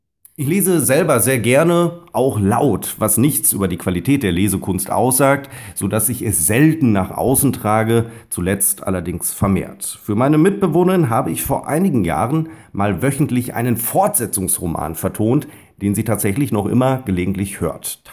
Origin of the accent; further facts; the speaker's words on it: North Rhine-Westphalia, Germany; accent: Westphalian; jedoch stieß mein westfälischer Dialekt auf Ablehnung. Dieses Dialektes war ich mir bis dato nie bewusst.